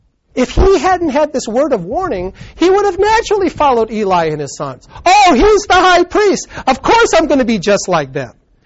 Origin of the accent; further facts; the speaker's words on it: Sacramento, California, United States; I'm from Sacramento.